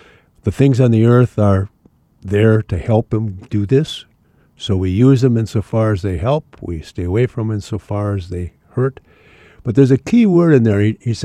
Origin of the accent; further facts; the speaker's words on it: Superior, Wisconsin, United States; I grew up in Superior, Wisconsin. I went to high school at Campion Jesuit High School in Prairie du Chien.